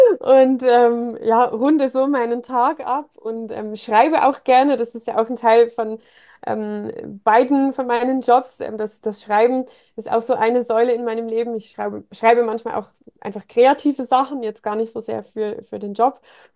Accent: Germany; now in Switzerland; ich bin 35 Jahre alt und komme, wie man es vielleicht auch noch ein bisschen hört, aus der Schweiz. Ich bin in Deutschland aufgewachsen, aber bin jetzt wieder zurück in der Schweiz.

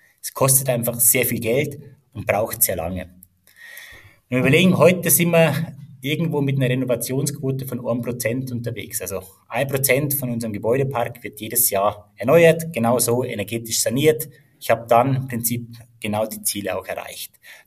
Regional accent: Munich, Bavaria, Germany; moved away as an adult; now in Switzerland; bin Münchner, kein Schweizer, wie man hört. Bin seit 16 Jahren in der Schweiz unterwegs.

